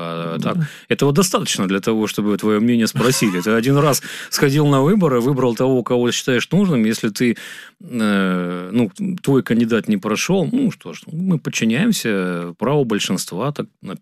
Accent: Moscow, Russia; Мы москвичи, мы на радио Москвы

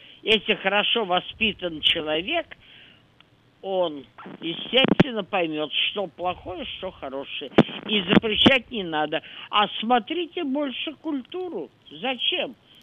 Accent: Moscow, Russia; Я москвичка, как говорится, с Ивана Калиты. Мне много-много лет.

